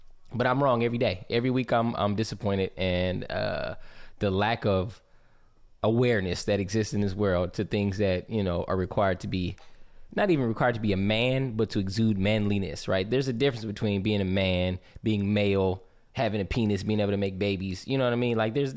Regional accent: Mississippi, United States; now in Atlanta, United States; Who knows where I'm from? You know, who knows where my people's from? We're from Mississippi.

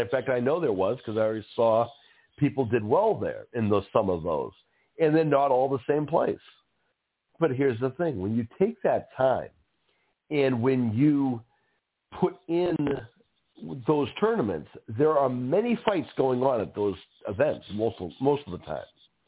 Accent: Northeast, United States; You meet people who come from all over the place, all over the region. I'm from the Northeast.

